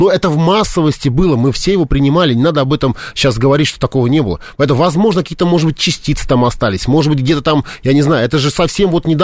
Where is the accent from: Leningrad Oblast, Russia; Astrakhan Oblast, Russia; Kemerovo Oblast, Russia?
Kemerovo Oblast, Russia; Prokopyevsk; born there; Я родился в Кемеровской области, в городе Прокопьевске, в Кузбассе.